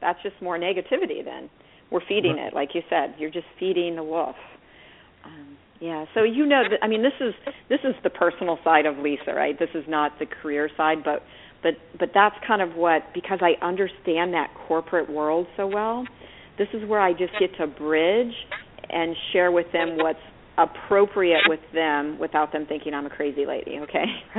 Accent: St. Louis, Missouri, United States; I grew up in St. Louis, Missouri, where Monsanto is based

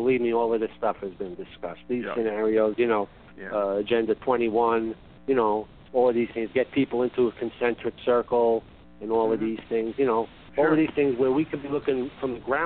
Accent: Queens, New York, United States; I can tell you is I was born and raised in Queens

